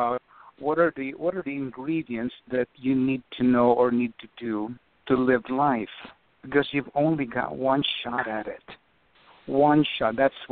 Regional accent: Philippines; now in Illinois, United States; I hail from the Philippines and living in Illinois, just 60 miles south of Chicago.

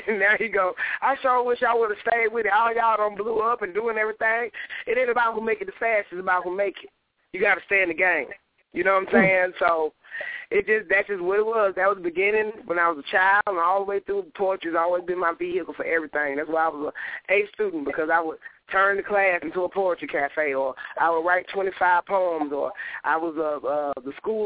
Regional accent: Atlanta, Georgia, United States; Because I would tell them I'm from the Swats, because there wasn't nobody from Atlanta doing poetry, period.

